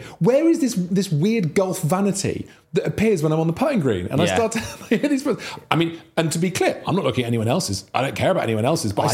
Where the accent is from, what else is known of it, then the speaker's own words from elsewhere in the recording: Monmouth, Wales, United Kingdom; We'd drive up the A449 back to my hometown, Monmouth